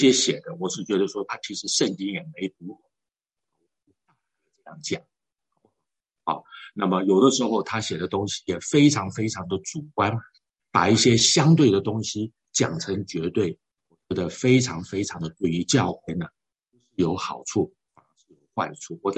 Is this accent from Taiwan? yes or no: yes; Taiwan; 我们台湾人啊晓得